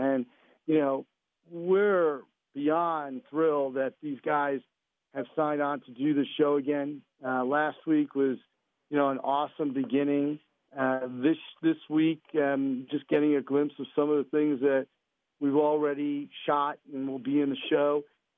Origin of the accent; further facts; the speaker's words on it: Union, New Jersey, United States; But yeah, I grew up in Union. Still live in New Jersey in West Caldwell. But grew up admittedly a Rangers fan, although, you know, grew up in the shadow of the Devils.